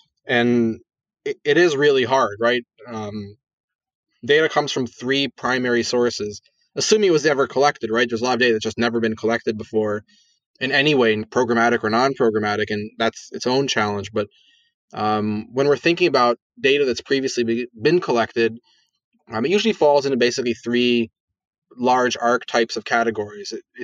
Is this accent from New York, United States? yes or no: yes; New York, United States; also born or lived in Providence / Israel; So I grew up in Israel, but I was originally from the States, originally from Providence, grew up in New York, then Israel, finally came back to the States.